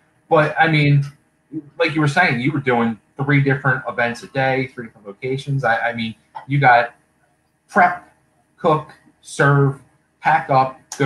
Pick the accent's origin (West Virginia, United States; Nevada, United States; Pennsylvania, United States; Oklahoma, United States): Pennsylvania, United States; Philadelphia; Like, now I'm originally from Philadelphia